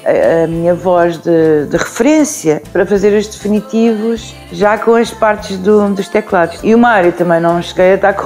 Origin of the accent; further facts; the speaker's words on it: Lisbon, Portugal; Pronto, eu nasci em Lisboa.